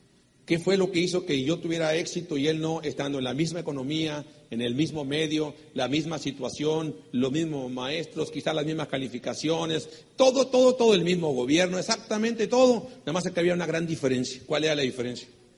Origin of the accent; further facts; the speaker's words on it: Sonora, Mexico; Yo vengo de Sonora. El Sonora, para si no sabes, México está en el norte del país, a un ladito de Arizona. Sonora es la sucursal del infierno.